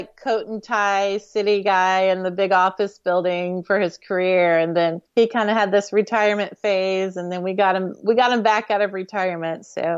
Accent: Houston, Texas, United States; So my dad, we grew up in Houston, and about 3 years ago, dad sold the house that we grew up

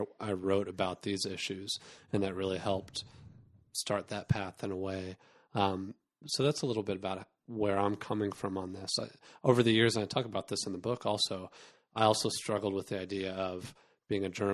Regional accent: Texas, United States; I have a lot of Texas pride, so I'll put that out there. I mean, my background, born and raised in Texas

